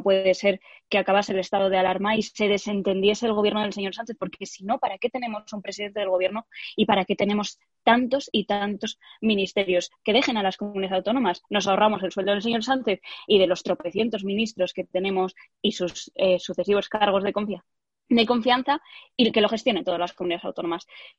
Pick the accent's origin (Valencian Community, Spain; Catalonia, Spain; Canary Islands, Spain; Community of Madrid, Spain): Community of Madrid, Spain; Madrid; somos los ciudadanos de Madrid